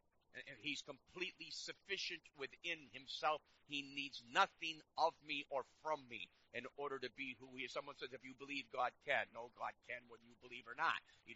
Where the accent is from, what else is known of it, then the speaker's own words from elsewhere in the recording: Chicago, Illinois, United States; You know, I come from Chicago.